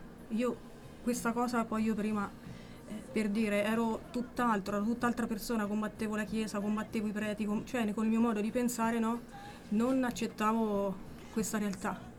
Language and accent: Italian; Ripabianca, Umbria, Italy; perché io sono di Ripa Bianca